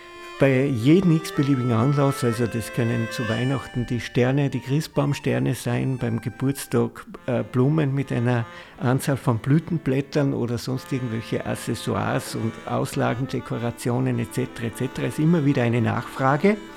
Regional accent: Bad Aussee, Styria, Austria; Ich bin ein gebürtiger Ausseher

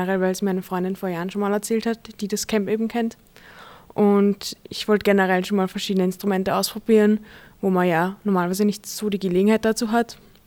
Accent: St. Pölten, Lower Austria, Austria; ich bin 22 Jahre alt, ich komme aus St. Pölten.

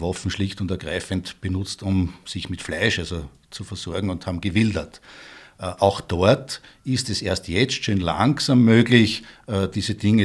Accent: Salzburg, Austria; also ich komme aus der Stadt Salzburg, unsere Erfahrung ist, wir haben in Salzburg 66 Straßennamen

